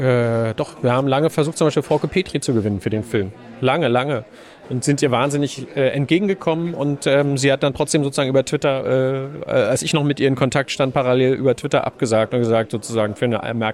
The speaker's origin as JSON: {"language": "German", "region": "East Germany", "country": "Germany", "tie": "born or raised there", "said": "Und ich bin auch im Osten aufgewachsen"}